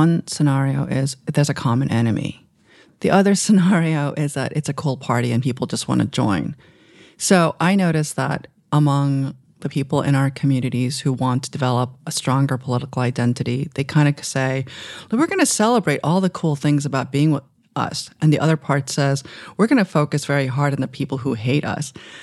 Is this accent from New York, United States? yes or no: yes; Queens, New York, United States; when I was growing up in Queens